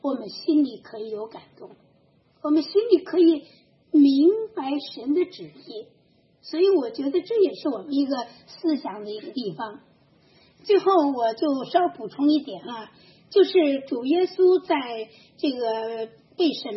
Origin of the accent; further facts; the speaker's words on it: China; 我们中国人最擅长的不就是玩名词吗